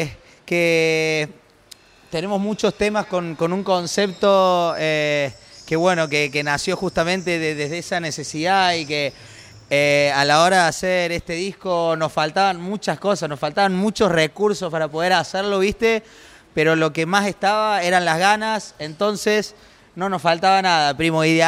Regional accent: Córdoba, Argentina; born there; uno siendo cordobés, tipo, literalmente va, yo por lo menos ahí en el Marqué, que era donde yo nacía, no sé cuántas veces nací, donde yo nací

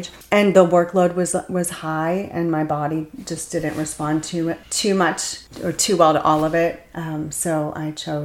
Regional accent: Florida, United States; also born or lived in Georgia; back to South Florida when my mom was sick, which is where I grew up, was a spa manager at a big spa in Palm Beach.

